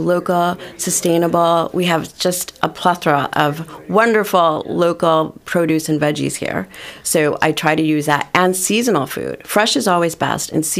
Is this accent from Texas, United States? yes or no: no; Cleveland, Ohio, United States; I'm from a suburb of Cleveland, Ohio. And I've been here in the Driftless area since 2013.